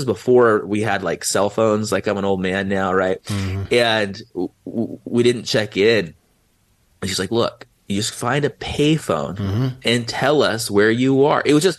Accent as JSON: {"language": "English", "town": "San Diego", "region": "California", "country": "United States", "said": "I was 16 and I'm from San Diego."}